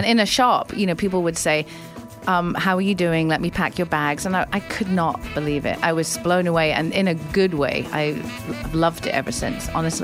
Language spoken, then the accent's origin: English; Helensburgh, Scotland, United Kingdom; near Loch Lomond, in a town called Helensburgh. So it's Dún the Water from Glasgow.